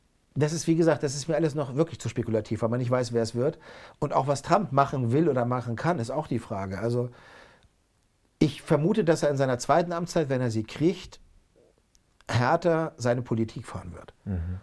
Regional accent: Northern Germany, Germany; Ich bin ja aus Norddeutschland, Hamburg-Kiel da oben.

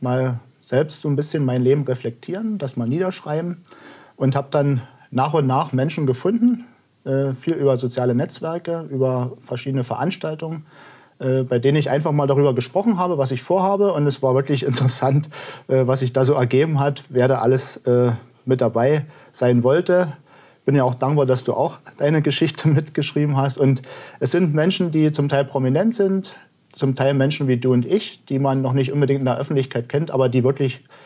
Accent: Senftenberg, Brandenburg, Germany; in Senftenberg, meiner Heimatstadt, aufgewachsen ist

